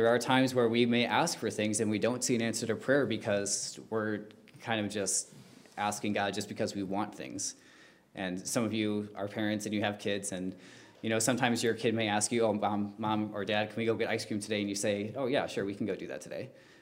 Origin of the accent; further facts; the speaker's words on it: West Allis, Wisconsin, United States; I'm from West Allis, so it was a two-hour drive